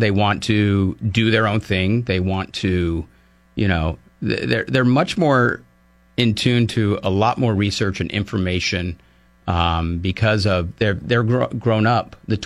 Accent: Missouri, United States; I know back in my home state of Missouri, they allowed physicians right out of medical school.

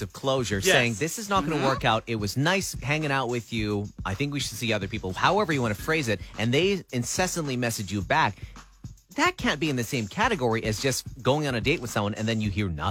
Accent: Canada; But maybe this is sort of a fault for us being Canadian, as polite as we are.

